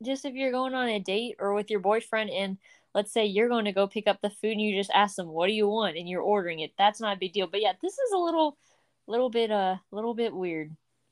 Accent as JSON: {"language": "English", "region": "Kentucky", "country": "United States", "said": "We see that we get a lot of viewers from Kentucky. We love that since we're from Kentucky."}